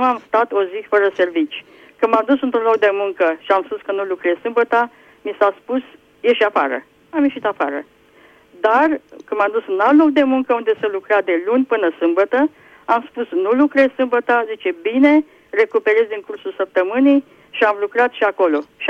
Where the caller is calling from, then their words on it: Câmpina, Prahova, Romania; din Câmpina.